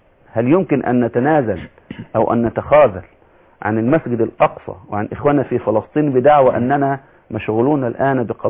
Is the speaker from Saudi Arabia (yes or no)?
no; Egypt; نحن كمصريين